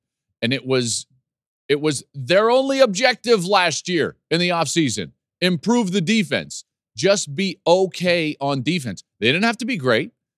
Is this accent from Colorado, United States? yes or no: yes; Arvada, Colorado, United States; I grew up in Arvada, Colorado, and my dad was a high school football coach.